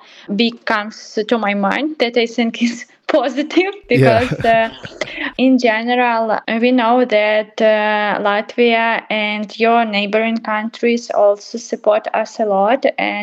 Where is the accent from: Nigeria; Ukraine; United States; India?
Ukraine; I saw more Ukrainian flags than I can spot in my hometown in Ukraine.